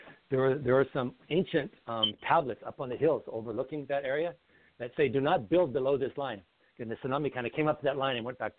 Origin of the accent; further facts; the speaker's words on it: Old Crow, Yukon, Canada; Old Crow, where I grew up in Yukon, is calling a state of emergency because of the melting permafrost